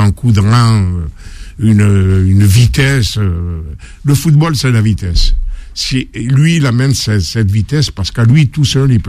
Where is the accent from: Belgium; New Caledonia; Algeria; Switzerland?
Algeria; now in France; moi, je suis algérien, je suis né en Algérie, et un jour, on m'a donné la nationalité française.